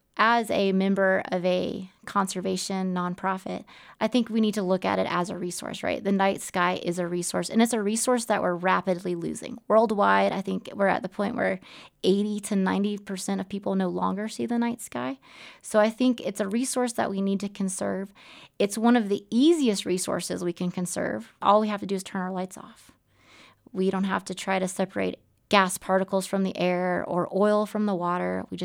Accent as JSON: {"language": "English", "region": "Southeast", "country": "United States", "tie": "born or raised there", "said": "So I grew up in the Southeast, and I had never experienced this kind of darkness."}